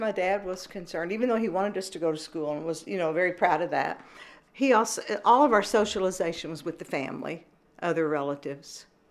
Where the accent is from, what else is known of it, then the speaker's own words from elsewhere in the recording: Lexington, Kentucky, United States; born there; I was born in Lexington, Kentucky, 1945.